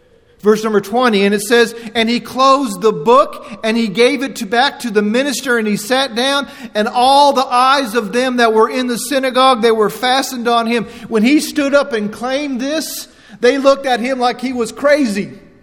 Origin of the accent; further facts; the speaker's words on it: United States; I'm an American because of the sacrifices that men and women have made. Matter of fact, I was born in America.